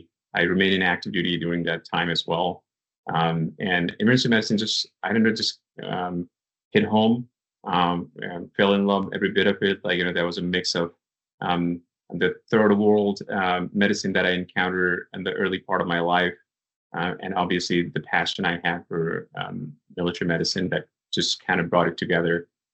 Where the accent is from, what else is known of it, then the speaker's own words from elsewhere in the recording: Nepal; moved away as an adult; now in United States; So I was born and raised in Nepal. I came here after high school for college.